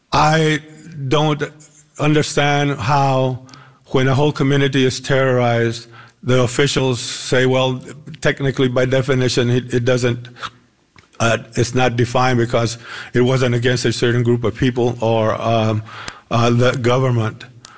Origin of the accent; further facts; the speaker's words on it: Austin, Texas, United States; I was born and raised here in Austin. I was one of the original founders of the Brown Berets here in Austin.